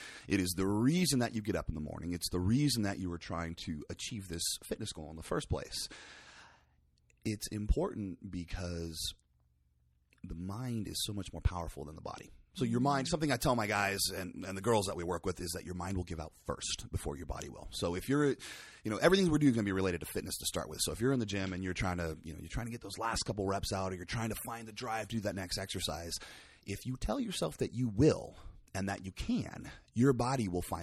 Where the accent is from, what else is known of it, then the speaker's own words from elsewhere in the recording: Sebastopol, California, United States; Well, actually, I came from Sebastopol. I was born and raised in Sonoma County.